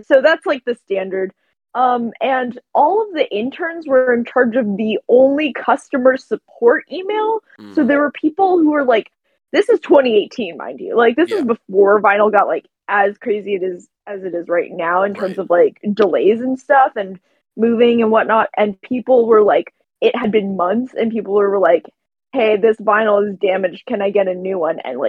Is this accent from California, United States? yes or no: no; New Jersey, United States; moved away as an adult; also born or lived in Wyoming; because I grew up in New Jersey. Like, I spent my whole childhood there, and then, like, when I was 19, like, in the middle of college, my parents were like, we're moving to Wyoming!